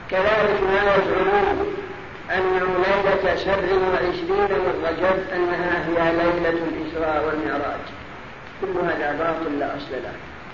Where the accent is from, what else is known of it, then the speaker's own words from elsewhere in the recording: Riyadh, Riyadh Province, Saudi Arabia; لأن المؤذنين الآن ما لهم ضابط خاصة عندنا بالرياض ما لهم ضابط